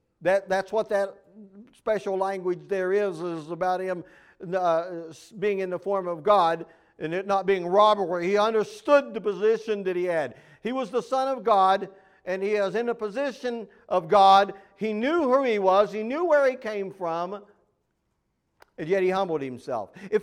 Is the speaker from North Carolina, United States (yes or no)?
no; West Virginia, United States; I didn't choose to be born and raised in West Virginia.